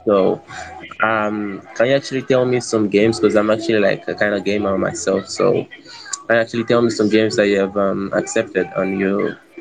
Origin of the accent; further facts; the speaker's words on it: Nigeria; because it's actually like a problem over here in Africa. I'm actually from Africa, Nigeria to be precise.